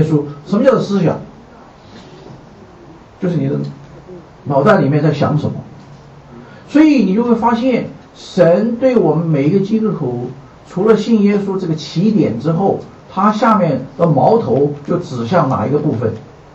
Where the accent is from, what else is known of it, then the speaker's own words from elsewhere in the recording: Taiwan; 不管你在哪里长大，我从小在台湾长大，我们从小就要学一样东西